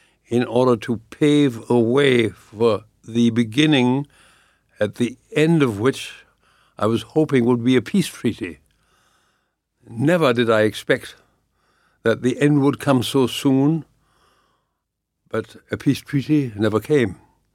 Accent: Hamburg, Germany; English is a second language; That was my hometown, Hamburg

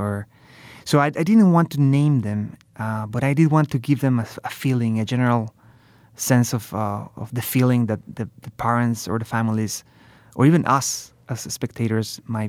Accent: Mexico; English is a second language; moved away as an adult; growing up in Mexico, I grew up there until I was 18 years old, and looking how beautiful the country is

